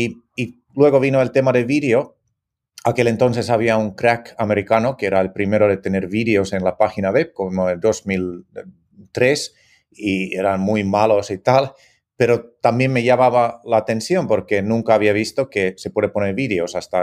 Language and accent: Spanish; Finland; born there; Spanish is a second language; moved away; also born or lived in Mexico / Italy; luego viví como 5 meses en Miami y anteriormente de esto también he vivido en México e Italia y luego he estudiado en Finlandia, que es mi país natal, entonces sí, pero aquí 20 años.